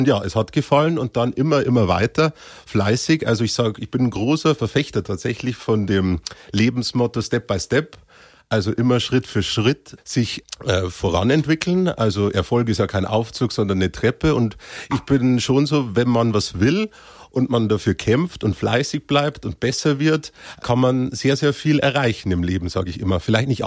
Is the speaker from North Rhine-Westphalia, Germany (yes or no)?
no; Cham, Bavaria, Germany; born there; Aber ich bin in Cham selber geboren, ja.